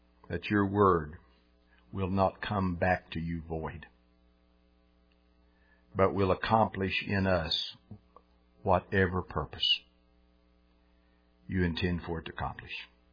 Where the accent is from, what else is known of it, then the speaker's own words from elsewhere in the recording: West Virginia, United States; Well, I was from West Virginia. I had no idea what a tryst was.